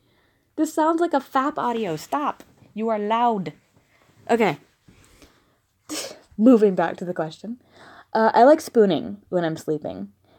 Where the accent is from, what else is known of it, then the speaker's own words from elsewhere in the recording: the South, United States; I grew up in the American South, where perfect strangers call you honey, sweetheart, darling, dumpling.